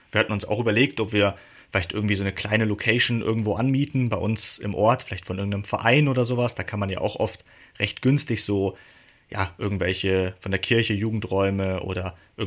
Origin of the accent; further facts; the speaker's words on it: Bavaria, Germany; Bei uns in Bayern gibt es zum Beispiel Brautverziehen und sowas.